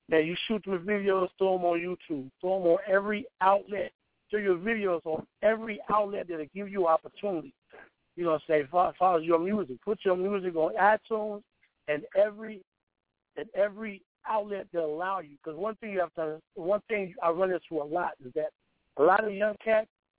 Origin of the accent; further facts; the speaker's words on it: Chicago, Illinois, United States; But I'm from Chicago, man. So we got this thing called house music up here.